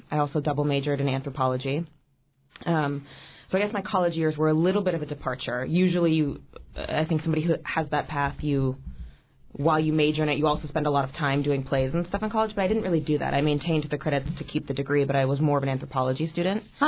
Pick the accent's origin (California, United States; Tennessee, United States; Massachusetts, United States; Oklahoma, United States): California, United States; now in Washington, United States; So I grew up in Northern California. I live in D.C. now, but I'm from the West Coast.